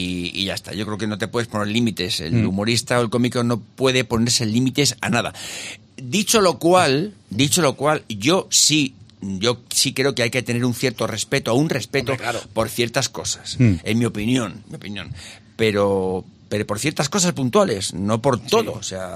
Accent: Aragon, Spain; Hola, soy la maña.

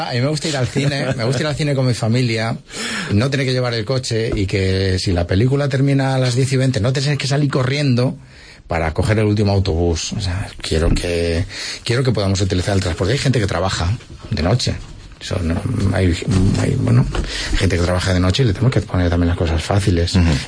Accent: Salamanca, Castile and León, Spain; now in Alicante, Spain; Yo soy de Salamanca, en Salamanca hace mucho frío, en Salamanca a las 10 de la noche da gusto estar en casa, pero es que vivo en Alicante.

